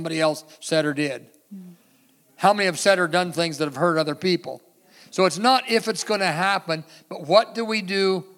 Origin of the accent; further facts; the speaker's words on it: Forks, Washington, United States; And grew up in Forks, Washington, a logging community very similar to here, really.